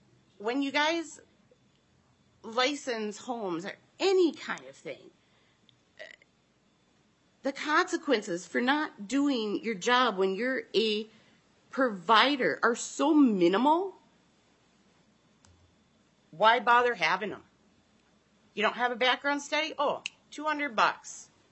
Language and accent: English; Minnesota, United States; I come from Mille Lacs County.